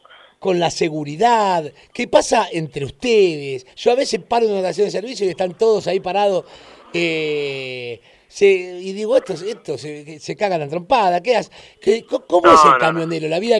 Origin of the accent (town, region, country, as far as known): Argentina